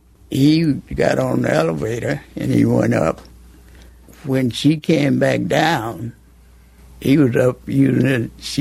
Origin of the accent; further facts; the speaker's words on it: Medill, Oklahoma, United States; born there; I was born in Medill, Oklahoma.